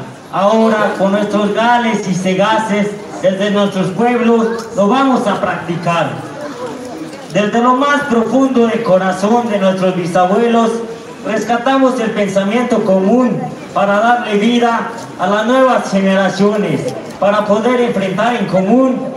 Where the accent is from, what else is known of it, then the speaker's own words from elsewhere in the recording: Chiapas, Mexico; Vengo del Caracol 1, la realidad, madre de los caracoles, mar de nuestros sueños. Como joven zapatista